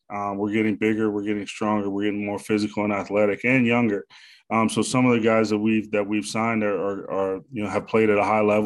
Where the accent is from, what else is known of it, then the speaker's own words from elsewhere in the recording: Pittsburgh, Pennsylvania, United States; I'm from the Pittsburgh area.